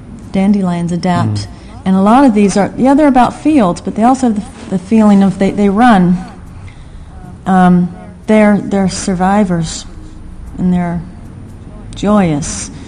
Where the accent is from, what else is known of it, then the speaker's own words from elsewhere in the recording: Maryland, United States; where I grew up in Maryland, they were absolutely everywhere.